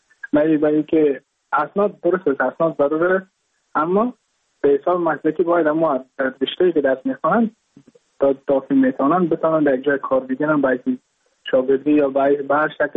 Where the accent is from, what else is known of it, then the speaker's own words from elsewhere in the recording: Mazar-i-Sharif, Balkh, Afghanistan; moved away as an adult; now in India; از مزار شریف هستم، از قریه شیرآباد که از قریای درفتاده مزار شریف بخ می باشم که ما در سال 2019 ماه جون به هندوستان آمدم